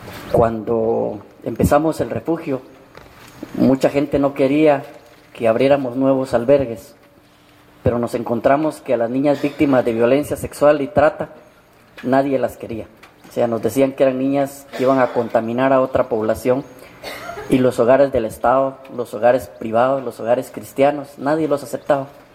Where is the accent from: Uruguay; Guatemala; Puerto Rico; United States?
Guatemala; Esta es una oportunidad de que nos quitemos esos prejuicios como guatemaltecos y pensemos que somos una sola Guatemala.